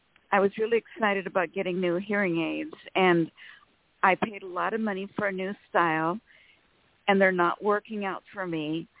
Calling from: California, United States; from California.

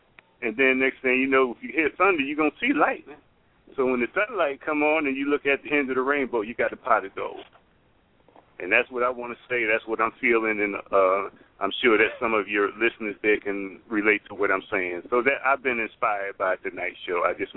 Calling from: Houston, Texas, United States; I'm calling from Houston, Texas.

